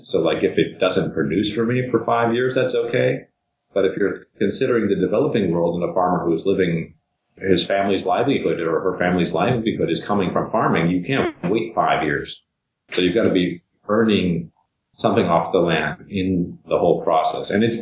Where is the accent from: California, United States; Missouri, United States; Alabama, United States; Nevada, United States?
California, United States; Santa Barbara; let's say I grew up in Santa Barbara in California, and the local native people would be the Chumash.